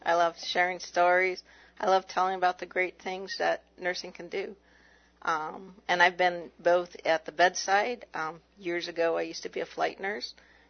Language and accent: English; Alaska, United States; I was born and raised in Alaska